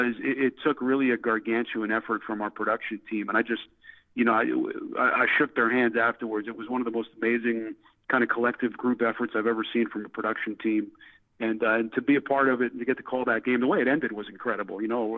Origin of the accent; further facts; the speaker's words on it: New Jersey, United States; I grew up in North Jersey